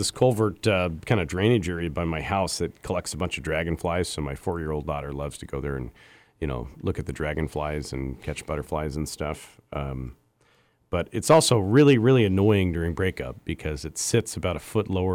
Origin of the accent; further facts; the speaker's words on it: Washington, United States; now in Fairbanks, United States; I grew up in the Seattle suburbs, and we don't have dangerous roads here in Fairbanks.